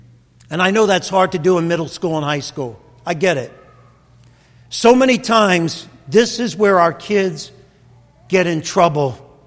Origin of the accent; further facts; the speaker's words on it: Brooklyn, New York, United States; I saw that growing up in Brooklyn.